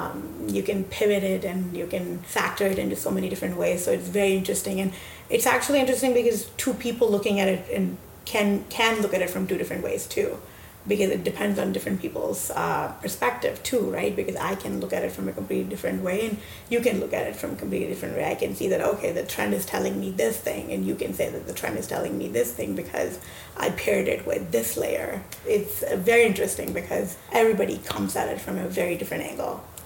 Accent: Minnesota, United States; also born or lived in Hyderabad, India; So my teenage years here, so I do feel like I grew up in Minnesota. So I do call myself a Minnesotan. But my early years were in India, Hyderabad. So kind of mix of both.

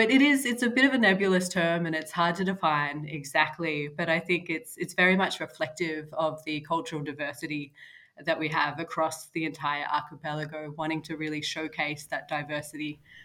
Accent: Australia; As an Australian

